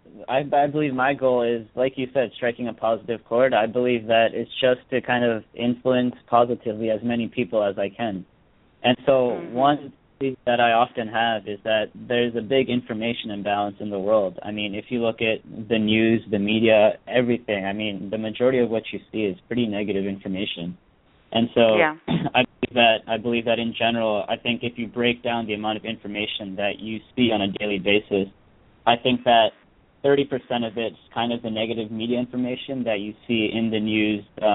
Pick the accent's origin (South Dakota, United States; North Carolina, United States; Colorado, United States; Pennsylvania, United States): Pennsylvania, United States; now in New York City, United States; Yeah, so actually I'm originally from Pennsylvania. My parents were born in India and they moved over to Pennsylvania in the 1970s.